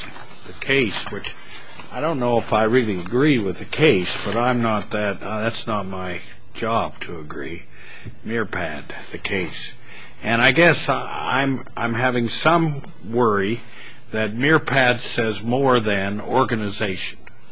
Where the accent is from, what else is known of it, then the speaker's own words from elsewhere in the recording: Idaho, United States; I don't know if I say it right, I'm from Idaho again